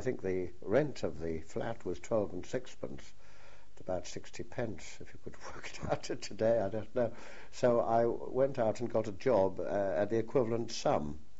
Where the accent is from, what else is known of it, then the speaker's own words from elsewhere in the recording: Newcastle upon Tyne, North East England, United Kingdom; accent: Geordie; Well, I'm a Geordie, of course, meaning that I was born in Newcastle upon Tyne. I lived with my mother, and we were in a place called Jesmond, which was a suburb of Newcastle upon Tyne.